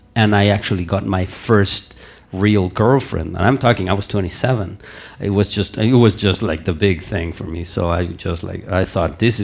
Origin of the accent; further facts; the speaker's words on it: Mexico City, Mexico; Okay, I'm from Mexico. I was born in Mexico City, and I lived there for a long time until I decided I wanted a much nicer place to live.